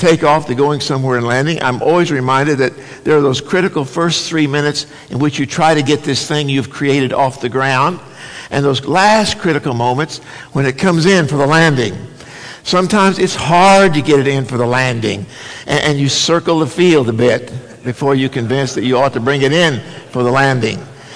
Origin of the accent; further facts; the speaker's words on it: Oklahoma, United States; It's awfully good to be here. I'm from Oklahoma, and I know you know that, and I rejoice at every opportunity to come back here.